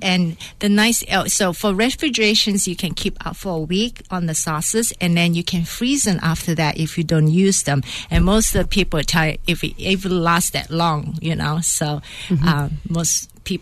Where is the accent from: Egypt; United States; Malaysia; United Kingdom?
Malaysia; Mersing, Johor; On the south part of Malaysia, a little fishing village called Mersing, and we were the fishing village that provide all the seafood to the rest of the country, including Singapore.